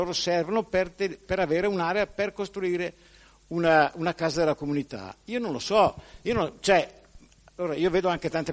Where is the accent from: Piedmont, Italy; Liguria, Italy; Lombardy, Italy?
Lombardy, Italy; Orzinuovi; Io sono un cittadino orceano, sono nato a Orzinuovi